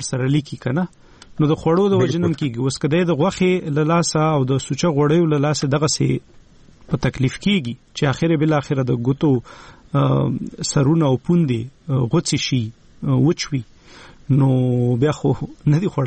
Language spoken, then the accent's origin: Pashto; Khyber Pakhtunkhwa, Pakistan; زه د وزیرستان یم